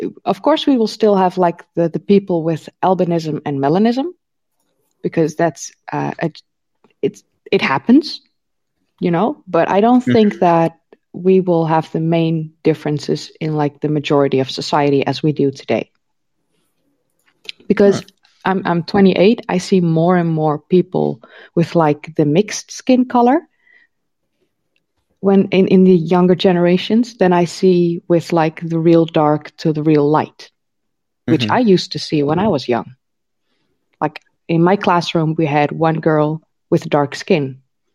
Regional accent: Netherlands; English is a second language; I'm Dutch, I'm not English, so I sometimes need to cheat and use translate for things.

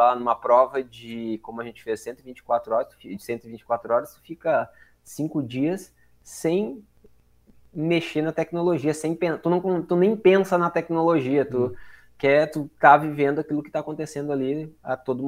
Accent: Mampituba, Rio Grande do Sul, Brazil; eu nasci e fui criado aí do ladinho, em Mampituba. Então, conhecia bem a região e, como morador, conhecia alguns pontos.

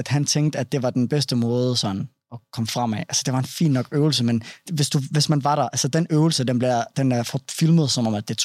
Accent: Brabrand, Central Denmark Region, Denmark; at jeg er fra Brabrand

